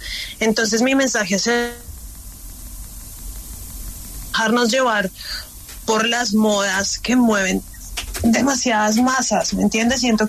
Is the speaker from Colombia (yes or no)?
yes; Colombia; que soy una persona que estuve allí, lo viví, y que soy colombiana